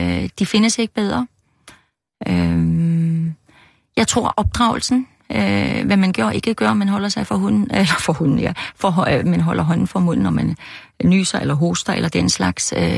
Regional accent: Germany; now in Denmark; Jeg tror, jeg har været meget at være glad for den form for uddannelse, opdragelse, dannelse, jeg har fået i det gamle Østtyskland.

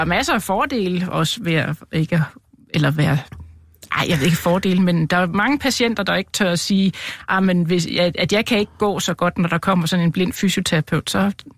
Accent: Hillerød, Capital Region of Denmark, Denmark; Jeg kommer fra Hillerød.

